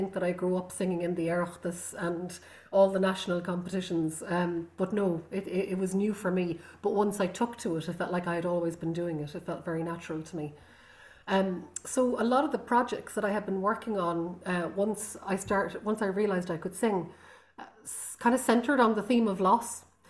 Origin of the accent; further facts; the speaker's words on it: Connacht, Ireland; first language Irish; English is a second language; I come from Connemara in the Gaeltacht in the west coast of Ireland, outside Galway. And it's a Gaelic Gaeilge-speaking region, and I grew up speaking Irish. My mother is from Carrow, my father is from Wicklow.